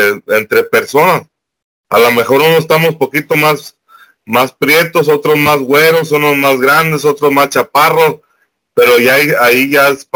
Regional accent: Mexico; Yo como mexicano, yo nunca le he hecho ningún mal ni a ninguna persona de Centroamérica

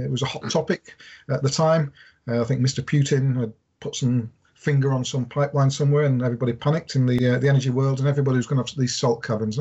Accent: Derby, East Midlands, United Kingdom; Even my hometown of Derby has got a local cluster aspirations.

